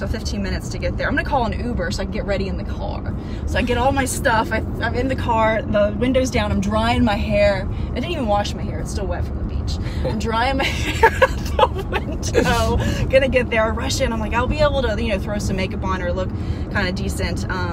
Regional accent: Roanoke, Virginia, United States; now in Naples, United States; And then Roanoke, Virginia, which is my hometown.

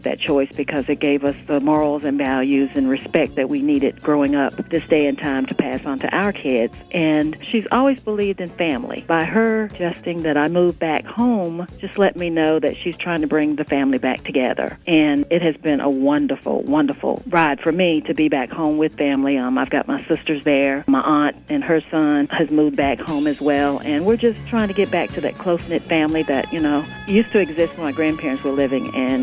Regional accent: Roxborough, North Carolina, United States; would get me back into my hometown near my family.

